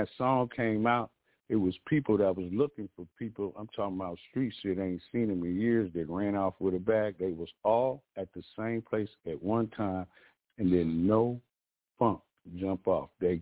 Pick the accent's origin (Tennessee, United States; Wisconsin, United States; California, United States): Wisconsin, United States; Milwaukee; also born or lived in Baton Rouge, United States / El Paso, United States / Baumholder, Germany; I really was an army brat. I was born in Baton Rouge, then I moved to El Paso, Texas, then Baumholder, Germany, and my daddy retired in Milwaukee, Wisconsin. The first project that I witnessed, I was 13 years old, and here in Milwaukee